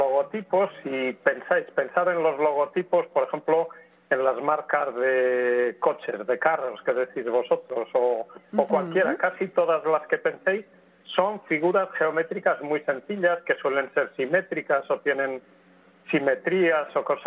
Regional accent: Aragon, Spain; Y yo mismo, que aquí en España, en Aragón, en mi tierra, dirigí durante un tiempo un programa de divulgación matemática para escolares

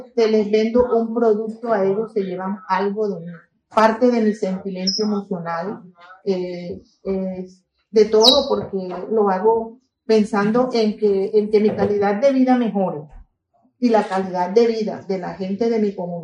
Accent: Barranquilla, Atlántico, Colombia; also born or lived in San Juan del Cesar / Aracataca; Yo nací en San Juan del Cesar. Estuve en Barranquilla a la edad de 6 años cuando mi mamá se fue para Venezuela. Quedé en Barranquilla, ahí duré con mi abuelita 2 años, después estuve en Aracataca Magdalena, allá duramos 2 años más.

